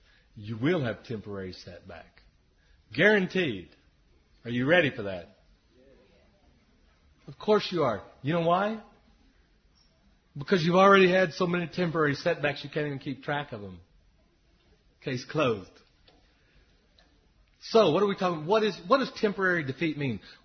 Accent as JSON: {"language": "English", "region": "Texas", "country": "United States", "said": "I mean, I came from Texas, and I saw that cactuses couldn't even survive in Tennessee."}